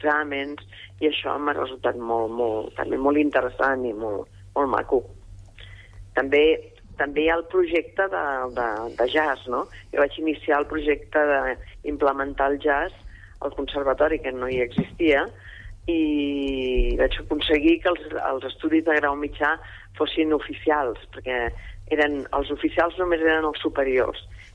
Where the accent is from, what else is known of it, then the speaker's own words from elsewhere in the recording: Barcelona, Catalonia, Spain; jo soc de Barcelona